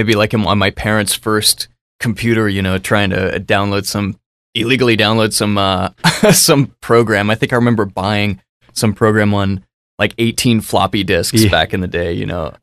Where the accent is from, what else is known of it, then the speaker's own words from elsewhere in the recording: Kentucky, United States; moved away as an adult; No, actually, I grew up in Kentucky.